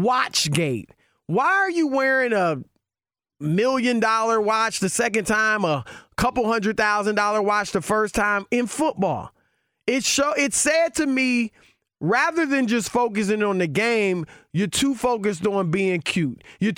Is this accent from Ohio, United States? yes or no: yes; Cleveland, Ohio, United States; also born or lived in Louisiana; Y'all know I'm from Cleveland.